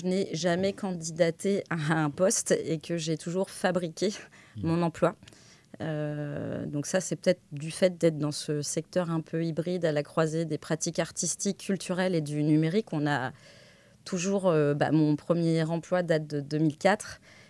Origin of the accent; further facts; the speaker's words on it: Cholet, Pays de la Loire, France; Bah, du coup, je suis originaire de Cholet, dans le Maine-et-Loire.